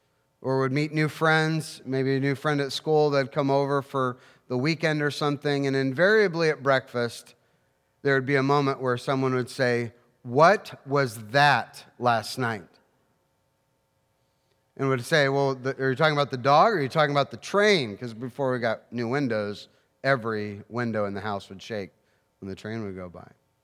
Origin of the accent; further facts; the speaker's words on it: Dunkirk, Ohio, United States; I grew up in Dunkirk, Ohio, a town, when you're optimistic, was 900 people.